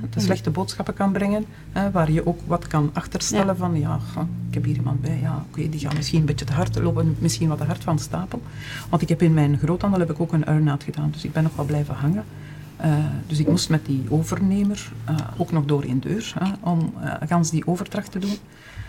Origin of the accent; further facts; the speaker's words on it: Flanders, Belgium; want we zijn dan niet gewend als Vlamingen